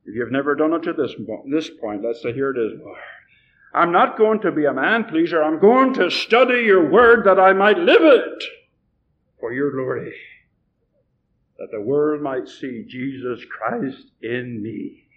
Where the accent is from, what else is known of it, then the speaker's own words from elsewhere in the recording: Ireland; born there; You don't get an American passport when you're born in Ireland. And you know, by my accent, I wasn't born in Texas.